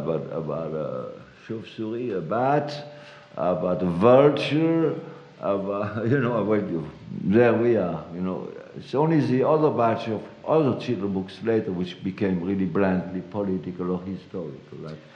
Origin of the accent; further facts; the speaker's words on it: Grand Est, France; accent: Alsatian; English is a second language; with the fact that the French collaborated with the Germans like we Alsatians never did. And with my accent after the war, I was literally ostracized